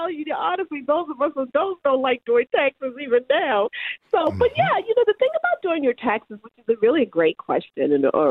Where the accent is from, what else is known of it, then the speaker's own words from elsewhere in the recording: Baltimore, Maryland, United States; So I grew up in Baltimore. I was raised by my grandmother, who we always called Big Mama.